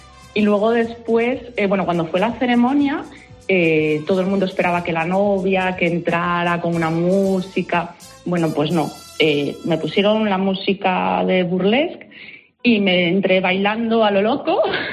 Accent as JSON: {"language": "Spanish", "region": "Galicia", "country": "Spain", "said": "yo soy aquí de Galicia y aquí se lleva muchos platos"}